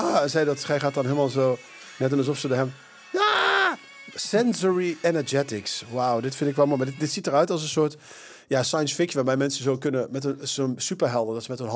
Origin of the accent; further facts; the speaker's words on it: Eindhoven, North Brabant, Netherlands; ik kom uit Eindhoven en mijn familie deed gewoon lekker beton storten. Mijn vader heeft ook in een betonfabriek gewerkt.